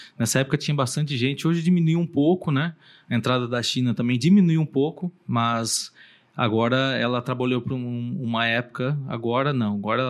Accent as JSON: {"language": "Portuguese", "town": "Limeira", "region": "São Paulo", "country": "Brazil", "tie": "born or raised there", "said": "Nasci em Limeira. Sou limeirense."}